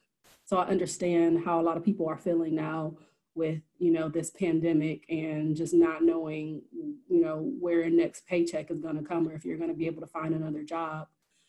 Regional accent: Cleveland, Ohio, United States; So I'm from Ohio, from Cleveland, Ohio.

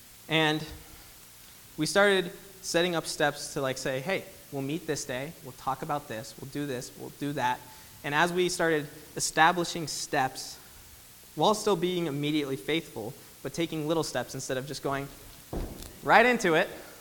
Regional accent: Big Timber, Montana, United States; now in Phoenix, United States; I mean, I grew up in Big Timber, Montana. It's a small town

